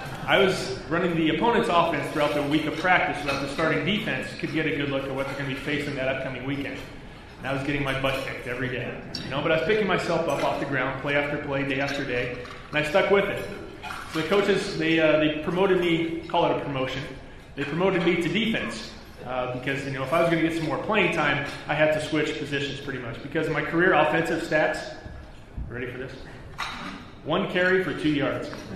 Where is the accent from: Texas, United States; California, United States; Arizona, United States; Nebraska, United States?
Nebraska, United States; Shelby; growing up in Shelby, Nebraska, of course, you know, I played all kinds of sports, small town, you know, Midwest